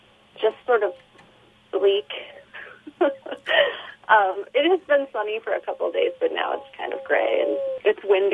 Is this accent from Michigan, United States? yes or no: yes; Michigan, United States; moved away as an adult; now in Sitka, United States; Sure. I arrived in 2000, and I came from Michigan. I just had graduated from college, and I came as an AmeriCorps volunteer.